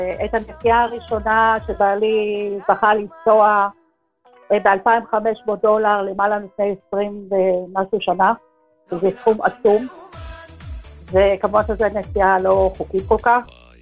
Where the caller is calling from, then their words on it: Central District, Israel; אני מאזור המרכז.